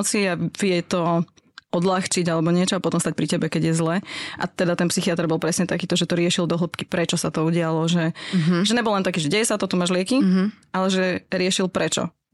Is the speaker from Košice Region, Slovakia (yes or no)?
no; Pezinok, Bratislava Region, Slovakia; Akože som z Pezinka, vieš, to je vinárske mesto.